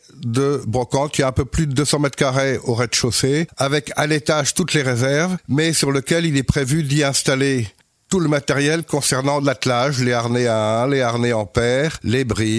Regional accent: Lille, Hauts-de-France, France; j'ai commencé à monter à cheval à l'âge de 12 ans dans une école d'équitation dans le Nord, puisque je suis originaire de Lille.

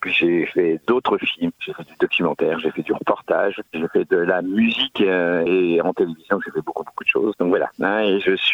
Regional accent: Pays de la Loire, France; Voilà, je suis natif de la Sarthe.

